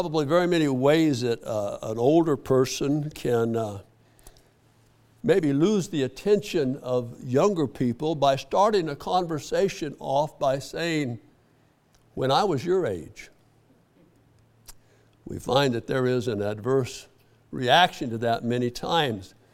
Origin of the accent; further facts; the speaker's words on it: Colorado, United States; And I was raised in Colorado, and I remember the first time we had a television.